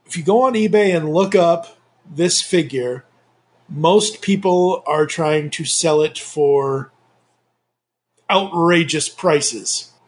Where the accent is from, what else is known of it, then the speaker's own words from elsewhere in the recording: Massachusetts, United States; So hello, I'm originally from Massachusetts.